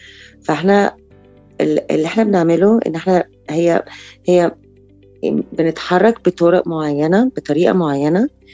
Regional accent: Alexandria, Alexandria Governorate, Egypt; now in Cairo, Egypt; جت مرة واحدة إن أنا أروح القاهرة. كان عندي بس أصحاب قليلين في القاهرة لأن أنا أصلاً من اسكندرية. فابتدت كده، فجيت في 2010

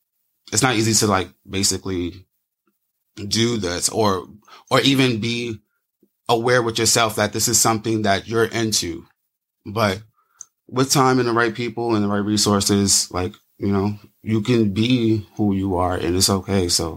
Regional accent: New York City, New York, United States; So I grew up in New York City from New York City, Brooklyn.

